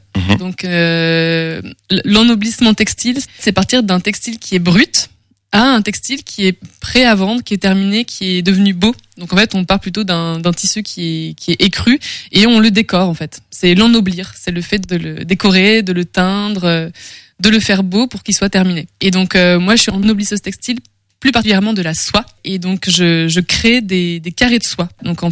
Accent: Dunkirk, Hauts-de-France, France; also born or lived in Germany; now in Angers, France; j'habite à Angers. Et je viens de pas mal d'endroits. En fait, je suis née en Allemagne et après, on n'a pas arrêté de déménager avec ma mère. Mais grosso modo, j'ai beaucoup vécu dans le nord, notamment à Dunkerque.

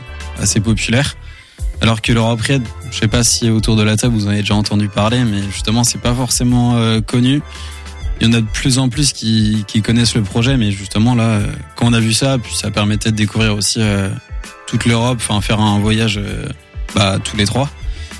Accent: Angers, Pays de la Loire, France; now in Paris, France; 22 ans aussi, 23 ans. Et du coup, je viens d'Angers aussi. J'ai fait mes études à l'ESEO, école d'ingénieur à Angers.

